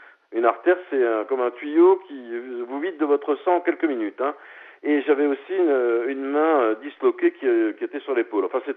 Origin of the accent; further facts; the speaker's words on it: Toulouse, Occitanie, France; chez moi à Montaudran, figurez-vous, qui est quand même l'escale de l'aéropostale.